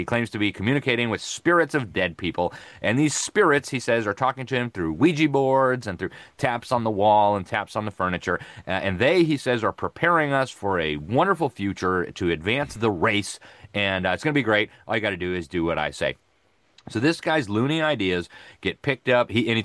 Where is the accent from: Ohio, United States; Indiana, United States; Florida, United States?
Florida, United States; Miami; And, you know, I'm from Miami, so I'm thankful for that.